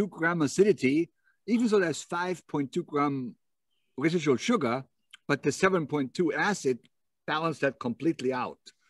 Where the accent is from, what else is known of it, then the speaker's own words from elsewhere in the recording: Salzburg, Austria; English is a second language; There's Mozart. I'm from Salzburg. This is Mozart in the bottle.